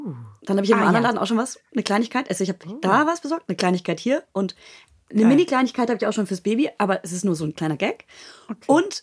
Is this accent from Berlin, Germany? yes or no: no; Bavaria, Germany; Ich komme ja aus der Nähe von Hof